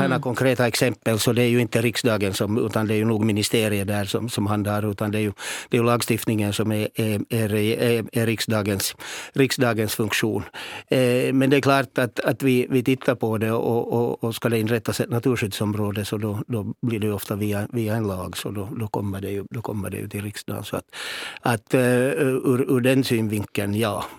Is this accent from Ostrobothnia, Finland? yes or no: yes; Vaasa, Ostrobothnia, Finland; Kunde vi läsa i mina hemknutar att Vasaområdet får man inte fiska abborre nu på en månad